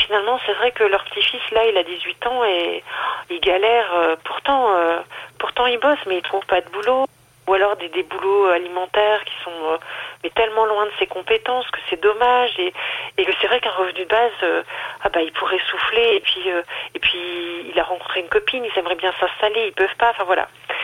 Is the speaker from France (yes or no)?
yes; North, France; Alors moi, je suis du Nord.